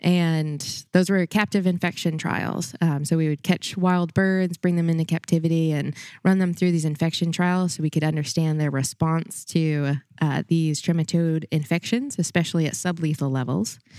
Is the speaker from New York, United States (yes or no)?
yes; New York, United States; I am originally from Central New York. So I grew up around Syracuse, Utica region, if anyone knows that.